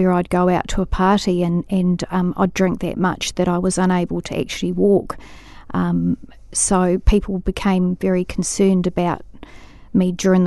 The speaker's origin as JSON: {"language": "English", "town": "Christchurch", "region": "Canterbury", "country": "New Zealand", "tie": "born or raised there", "also_born_or_lived": "Otorohanga", "said": "I grew up in Christchurch."}